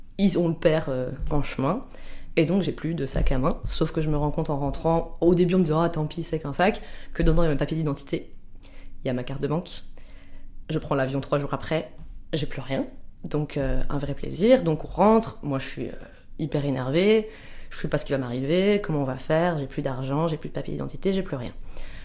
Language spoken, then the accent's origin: French; Liège, Wallonia, Belgium; now in Brussels, Belgium; j'ai 27 ans. Je viens de Liège, en Belgique, mais depuis quelques mois, j'habite à Bruxelles.